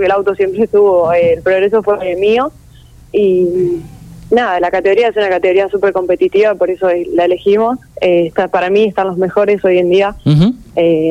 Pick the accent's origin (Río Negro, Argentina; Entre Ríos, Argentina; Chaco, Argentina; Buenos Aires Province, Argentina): Buenos Aires Province, Argentina; Lezama; arranqué a los 10 años en karting de tierra en mi pueblo, en Lezama, provincia de Buenos Aires.